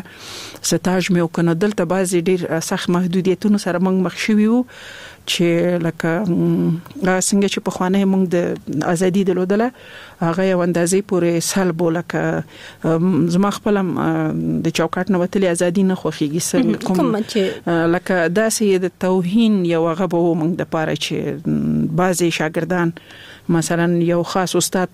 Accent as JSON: {"language": "Pashto", "region": "Laghman", "country": "Afghanistan", "also_born_or_lived": "Nangarhar", "said": "زه خپله د لغمان ولایت یم"}